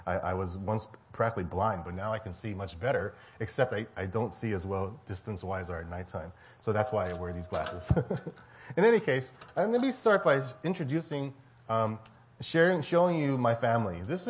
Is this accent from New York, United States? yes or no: yes; New York City, New York, United States; My wife and I grew up in New York City, so coming to the Bay Area wasn't that much different.